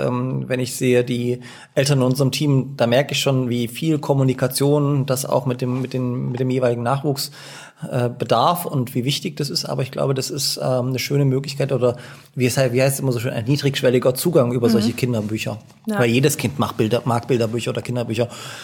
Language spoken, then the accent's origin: German; Dresden, Saxony, Germany